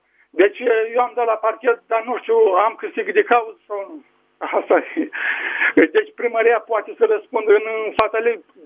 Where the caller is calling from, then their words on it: Botoșani, Botoșani County, Romania; din Botoșani.